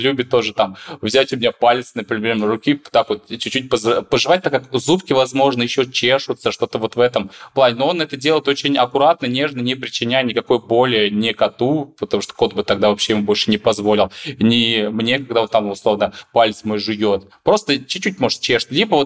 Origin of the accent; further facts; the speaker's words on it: Moscow, Russia; мы сами из Москвы, приехали на зимовку и на лето в Анапу как раз-таки в где-то 13, по-моему, января.